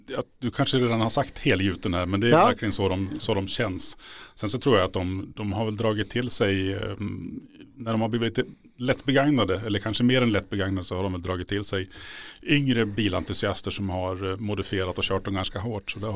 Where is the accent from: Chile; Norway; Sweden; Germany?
Sweden; Hofors, Gävleborg County; den hade tydligen gått ny i Hofors, där jag kommer ifrån.